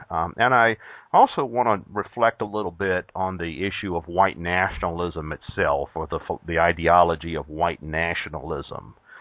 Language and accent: English; the South, United States; I grew up in the South in the 1970s and early 80s, and I certainly grew up in a very conservative environment by conventional standards.